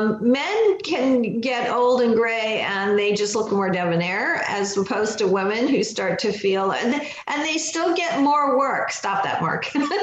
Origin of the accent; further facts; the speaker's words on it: Pakistan; born there; moved away; I was born in Pakistan you know how old I am, 1958.